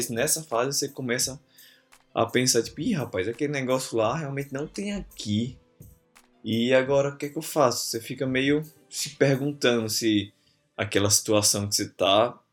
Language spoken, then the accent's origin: Portuguese; Natal, Rio Grande do Norte, Brazil; eu sou de Natal, Rio Grande do Norte, você pode perceber pelo meu sotaque. Sou da Cidade do Sol